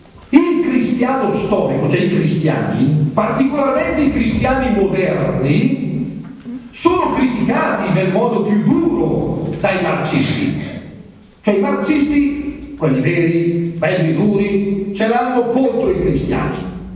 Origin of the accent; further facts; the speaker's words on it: Brescia, Lombardy, Italy